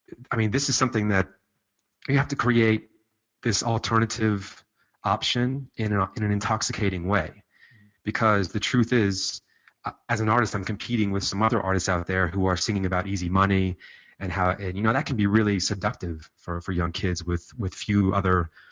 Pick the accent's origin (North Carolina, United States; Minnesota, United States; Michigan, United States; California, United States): California, United States; Los Angeles; I grew up in Los Angeles during the crack wars in a neighborhood that was basically split.